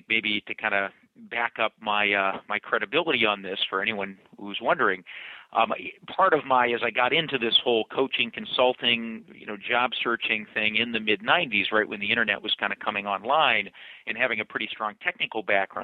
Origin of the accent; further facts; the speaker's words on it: Juneau, Alaska, United States; I grew up in Juneau, Alaska, kind of a small town